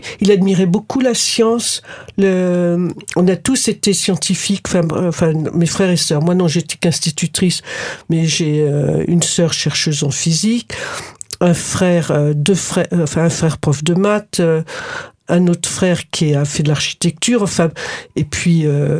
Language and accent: French; France; J'ai été élevée en France, j'ai été institutrice